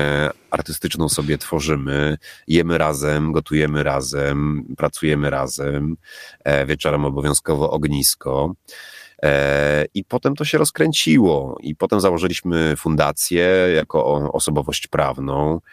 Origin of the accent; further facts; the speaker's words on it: Lublin Voivodeship, Poland; wróciłem na lubelskie ziemie, bo stąd pochodzę, z niezbyt dużymi oszczędnościami.